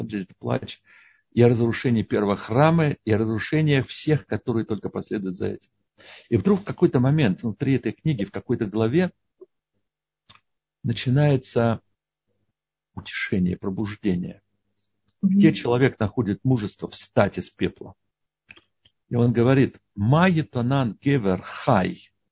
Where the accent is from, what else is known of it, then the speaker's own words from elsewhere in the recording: New York, United States; now in Chicago, United States; я из Нью-Йорка, да, в Чикаго.